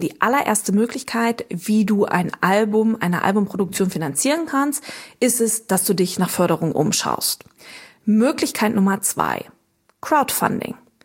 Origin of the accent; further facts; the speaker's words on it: Hamburg, Germany; ich bin Hamburgerin, ich wohne in Hamburg